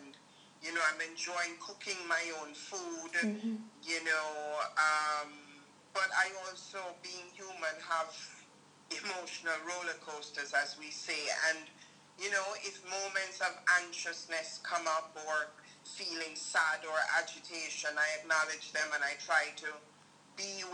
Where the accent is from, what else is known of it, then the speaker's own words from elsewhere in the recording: Jamaica; now in Bali, Indonesia; I am from Jamaica. I presently live in Bali.